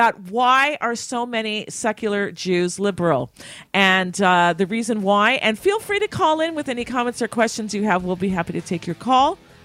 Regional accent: California, United States; Well, California, listen, I grew up in California. It's a beautiful, or at least when I grew up, there was a beautiful state.

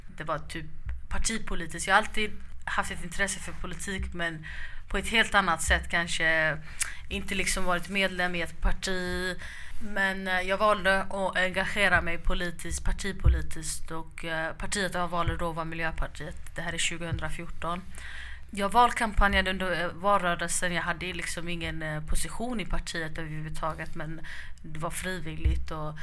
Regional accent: Hjällbo, Västra Götaland County, Sweden; Jag bor i Hammarkullen, men jag identifierar mig själv som att jag kommer från Hjällbo, för det där är jag ifrån egentligen.

